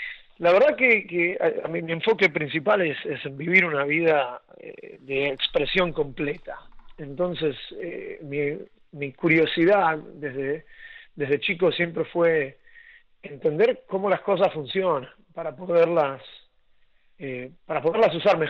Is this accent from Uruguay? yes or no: no; Puerto Ordaz, Bolívar, Venezuela; nací en Venezuela, hice el bachillerato en Puerto Ordaz.